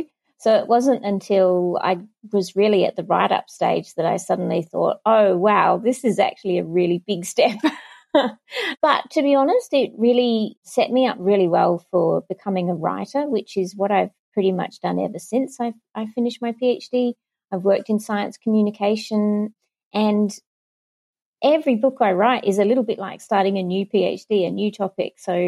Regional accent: Australia; as an Australian

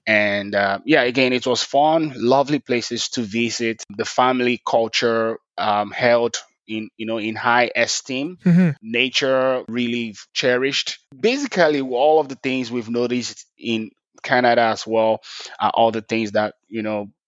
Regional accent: Lagos, Nigeria; also born or lived in Oyo State; I am from Oyo State. Okay. And I grew up in Lagos.

